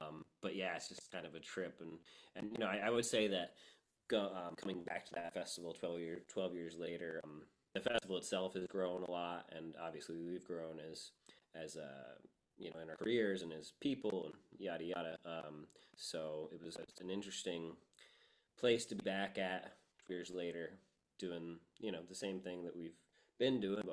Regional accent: Kent, Connecticut, United States; Yeah, Luke and I are from, my bass player Luke and I are from a town called Kent. It's a small town in Litchfield County, Connecticut. It's kind of 2 hours north of New York City, 3 hours from Boston.

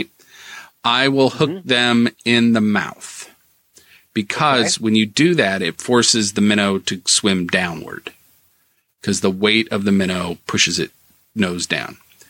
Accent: Midwest, United States; now in New England, United States; One of the interesting things that I didn't realize when I moved out here from the Midwest to New England is the names of the different sizes of night crawlers.

